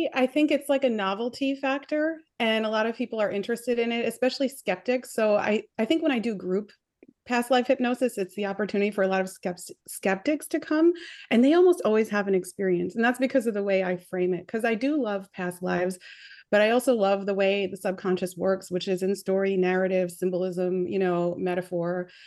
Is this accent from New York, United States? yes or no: yes; New York, United States; Long Island, New York.